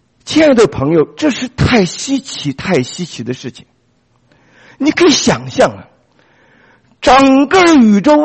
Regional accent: Beijing, China; 我是从北京来的

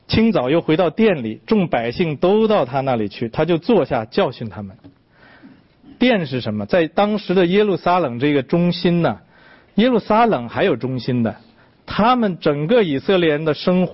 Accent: China; 这么说吧，我是大陆来的哈

